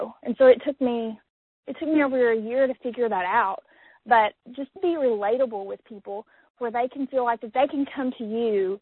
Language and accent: English; Batesville, Arkansas, United States; I am from Batesville, Arkansas, which is kind of north central Arkansas, situated between Little Rock and Jonesboro